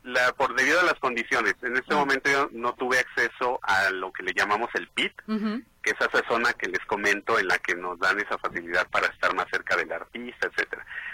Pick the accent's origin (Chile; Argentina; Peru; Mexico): Mexico; San Juan de los Lagos, Jalisco; also born or lived in Mexico City / León; now in Guadalajara, Mexico; soy de varias partes, porque nací en Ciudad de México, crecí en San Juan de los Lagos, estudié en León, y sí, ahorita ya podría decirse que soy tapatío, porque ya llevo aquí en Guadalajara desde el 2011.